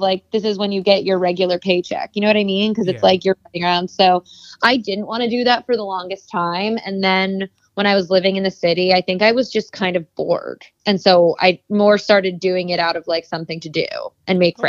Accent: Brooklyn, New York, United States; Yeah, I'm from Brooklyn, Carroll Gardens, actually.

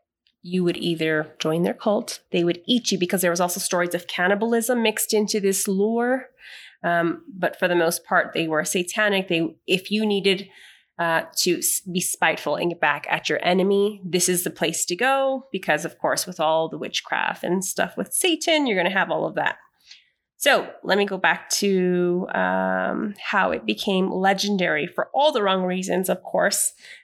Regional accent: San Jose, California, United States; So I'm going to be talking about a lore that came from a city where I grew up in San Jose, California.

